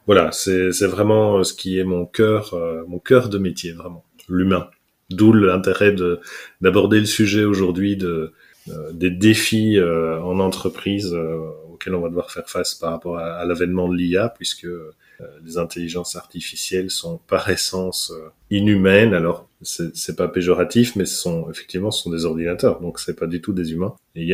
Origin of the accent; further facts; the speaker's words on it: Belgium; Donc, effectivement, je suis belge, hein, vous l'avez compris.